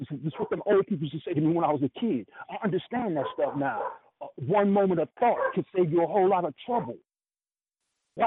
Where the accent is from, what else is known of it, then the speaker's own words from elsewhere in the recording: Brooklyn, New York, United States; I was raised up in Brooklyn, East New York. I went to Frankie K. Lane High School, PS 202, down the street from 64. Cypress Hill Project, I used to stay in all the time.